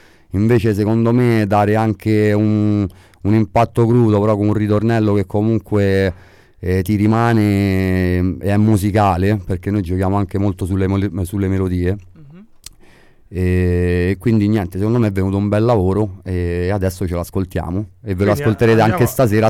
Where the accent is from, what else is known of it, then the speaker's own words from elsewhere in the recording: Rome, Lazio, Italy; 10-15 anni fa nella periferia, perché io vengo da Tor Sapienza, mm-hmm. quindi sempre Centocelle, Tor Sapienza, queste zone di Roma Est